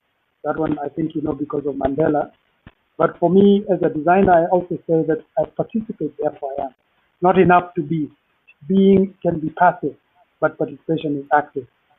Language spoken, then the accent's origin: English; Nairobi, Kenya; and I'm from Nairobi, Kenya, which is on the east side.